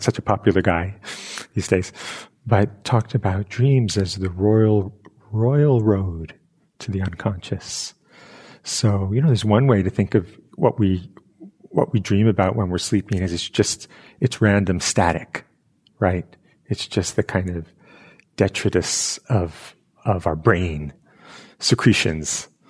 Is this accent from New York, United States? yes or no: yes; New York City, New York, United States; I'm from New York City and it's a little more activity in a subway car, screaming and singing.